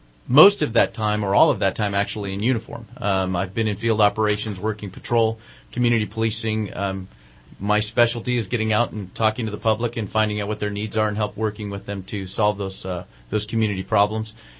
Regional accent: Lodi, California, United States; I was born and raised in Lodi, California, which is 9 miles from Stockton.

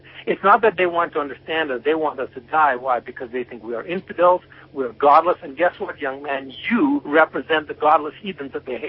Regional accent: Sudan; moved away as an adult; also born or lived in Ghana / Yemen; now in United States; I was born in Ghana. I grew up in Yemen, Sudan, and I lived most of my life there before I came to the United States.

